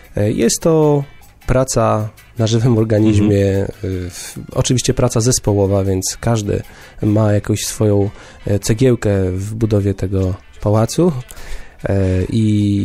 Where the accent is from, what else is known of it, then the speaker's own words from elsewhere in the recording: Białystok, Podlaskie Voivodeship, Poland; now in Warsaw, Poland; bo jestem akurat z Białegostoku i czuję się białostoczaninem, mimo że już długo jestem w Warszawie, około 15 lat